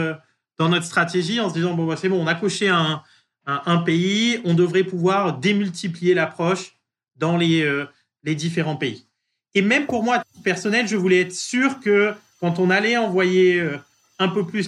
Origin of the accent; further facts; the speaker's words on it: France; accent: French; now in United States; mon charming French accent est très marqué